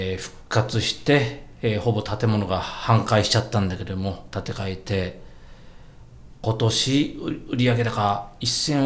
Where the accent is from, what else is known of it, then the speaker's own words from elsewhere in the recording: Kobe, Hyogo, Japan; いや、家が神戸。